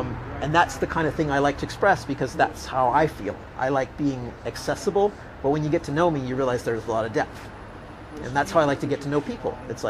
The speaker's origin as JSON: {"language": "English", "country": "United States", "said": "So I'm American, and she, Rochelle, is Canadian."}